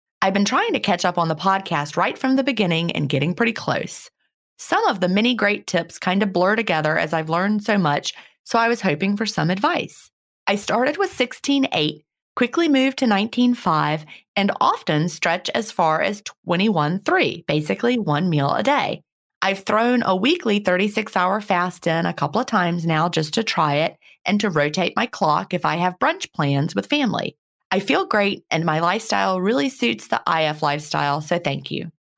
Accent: Canada; I'm Canadian, so I sure hope all these amazing products and hacks are available up here too.

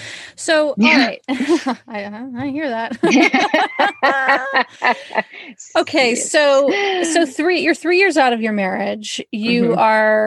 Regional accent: United Kingdom; I can say that because I am British.

